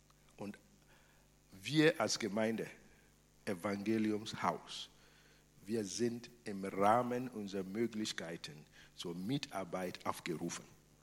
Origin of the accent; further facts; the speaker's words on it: Ghana; now in Germany; Ich bin Deutscher, ich bin Ghana und ich bin himmlischer Bürger auch.